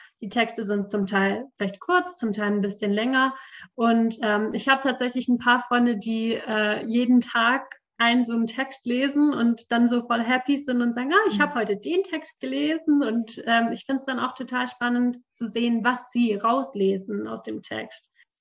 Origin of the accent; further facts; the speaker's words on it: Freudenstadt, Baden-Württemberg, Germany; mein Wunsch ist in meiner Heimatstadt, in Freudenstadt, wirklich so einen Ort zu schaffen